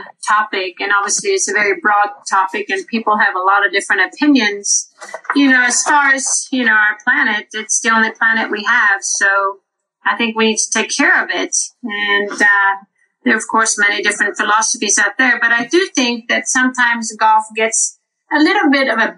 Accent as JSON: {"language": "English", "town": "Orlando", "region": "Florida", "country": "United States", "tie": "born or raised there", "said": "the tournament was in my hometown, Orlando, and I really didn't want to miss it."}